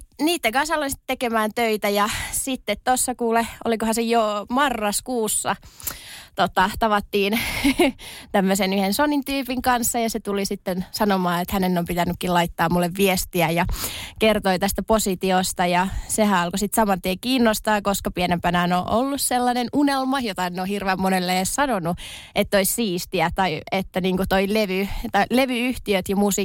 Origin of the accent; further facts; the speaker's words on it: Tornio, Lapland, Finland; ja minä tuun Torniosta. 23-vuotias tänä vuonna, mietin, kuin tarkasti tässä nyt pitää kertoa, mutta tosiaan Torniosta kotoisin